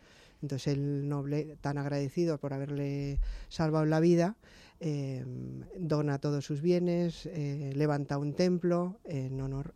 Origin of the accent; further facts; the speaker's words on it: Bilbao, Basque Country, Spain; Pues, pero bueno, soy de Bilbao, no lo tengáis en cuenta.